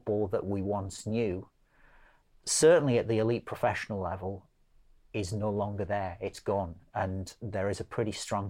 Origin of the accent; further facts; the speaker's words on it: Middlesbrough, North East England, United Kingdom; I was born and brought up on Erson Park Road, opposite Middlesbrough Football Ground.